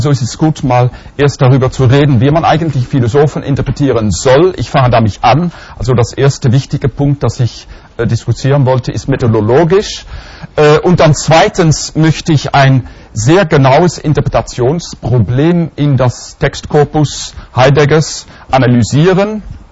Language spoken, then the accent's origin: German; Netherlands; German is a second language; Und das Vergleichen hat mir als Holländer, vergleicht man das alles